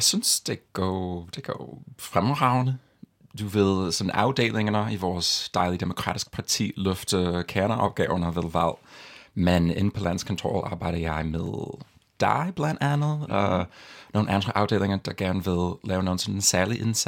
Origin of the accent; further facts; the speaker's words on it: California, United States; Danish is a second language; also born or lived in New York; now in Denmark; Jeg er amerikaner, oprindeligt fra Californien, men boede i New York i lang tid.